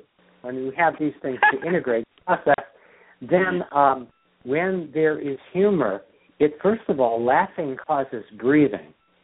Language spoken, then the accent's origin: English; New York, United States; Growing up in New York, you had Yogi Berra.